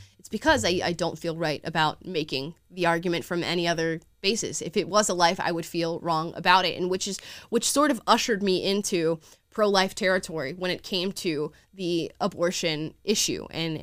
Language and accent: English; Florida, United States; moved away; I'm from Florida. I moved here to California. Florida and California are essentially different countries.